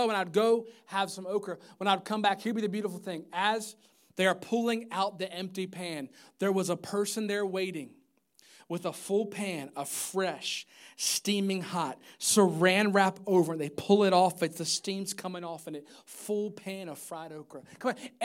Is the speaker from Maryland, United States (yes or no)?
yes; Maryland, United States; And I grew up in Maryland my whole life.